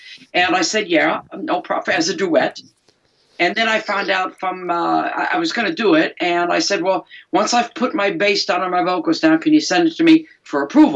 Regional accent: Detroit, Michigan, United States; now in United Kingdom; I've been here for a long time, but I am the girl from Detroit City in the UK.

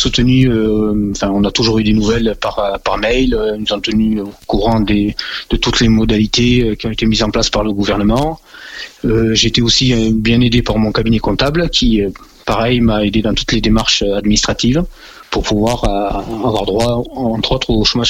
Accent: Morocco; parce que je suis originaire du Maroc.

